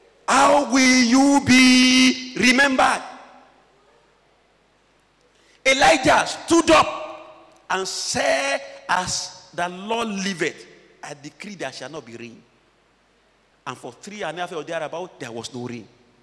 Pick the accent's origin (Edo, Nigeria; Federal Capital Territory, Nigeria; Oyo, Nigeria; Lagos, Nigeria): Oyo, Nigeria; Ibadan; I come from Ibadan land.